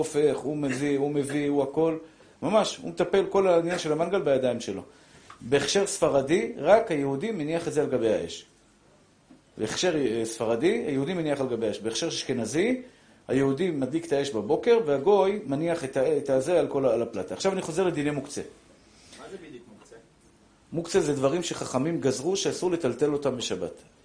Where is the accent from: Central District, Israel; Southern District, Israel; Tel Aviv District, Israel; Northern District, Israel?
Tel Aviv District, Israel; Tel Aviv; born there; ויש מסעדה בשכונת התקווה. שאני מאוד התגעגעתי ואהבתי את השכונה שנולדתי בה